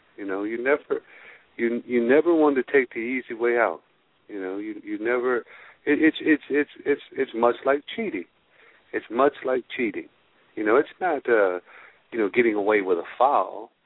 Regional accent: Ann Arbor, Michigan, United States; But growing up in Ann Arbor, you didn't act like you were a Badger, you know.

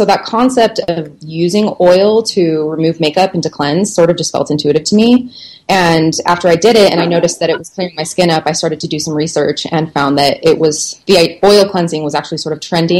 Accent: Salt Lake City, Utah, United States; also born or lived in New York; So I'm from Salt Lake City, Utah, and I studied cosmetology and aesthetics while I was still in high school.

